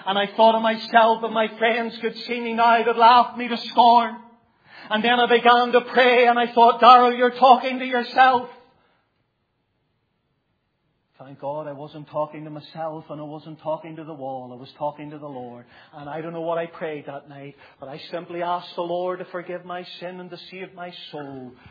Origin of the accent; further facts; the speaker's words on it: Newtownabbey, Northern Ireland, United Kingdom; also born or lived in Belfast / Scotland / Antrim; now in Portadown, United Kingdom; I'm new to Portadown. I was born in Belfast, brought up in Newton Abbey. I served the Lord for 7 years in Scotland and then 5 years in Antrim. And I've emigrated to County Armagh